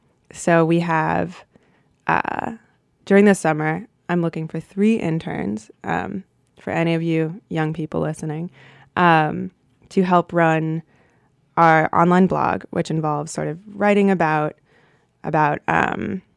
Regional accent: Boston, Massachusetts, United States; now in Sitka, United States; So I am originally from Boston, and I moved up to Sitka a little under a year ago

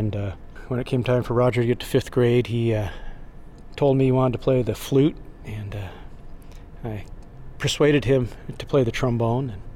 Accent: Sitka, Alaska, United States; I grew up here in Sitka. Moved up here when I was 6 years old.

